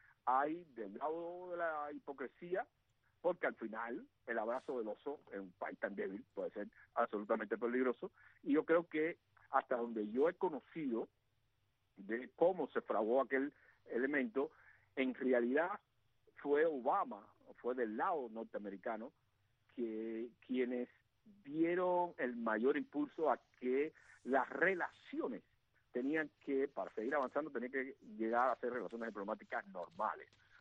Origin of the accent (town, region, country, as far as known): Cuba